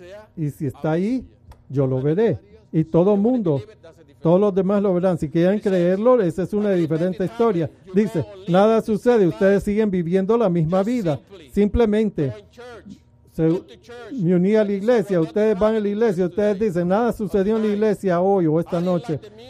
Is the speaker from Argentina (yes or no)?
no; Puerto Rico; Yo soy de Puerto Rico. Tenemos una música diferente, una cultura diferente.